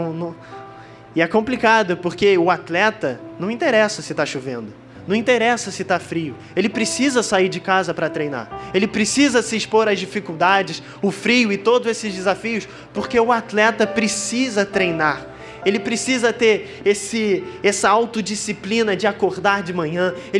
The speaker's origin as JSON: {"language": "Portuguese", "town": "Petrópolis", "region": "Rio de Janeiro", "country": "Brazil", "said": "Eu venho de Petrópolis, inclusive trago um abraço da Segunda Igreja Batista de Petrópolis, mas lá em Petrópolis às vezes é complicado levantar de manhã, porque faz um frio lá diferente."}